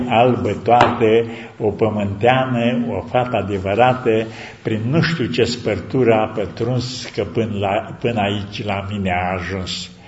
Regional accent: Moldavia, Romania; eu sunt din Moldova, el e de aici, din Apuseni

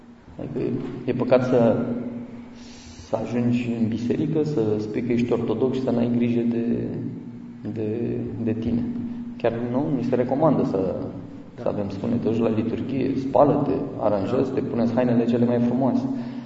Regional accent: Constanța, Constanța County, Romania; Eu sunt din Constanța, pe loc.

